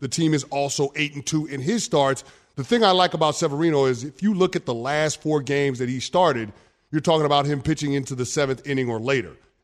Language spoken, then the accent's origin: English; Bronx, New York, United States; how is that a major character flaw? I'm from the Bronx.